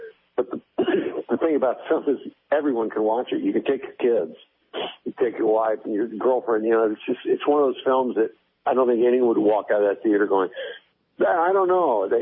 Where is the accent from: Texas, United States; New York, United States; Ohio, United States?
Texas, United States; obviously I grew up in Texas. I was born there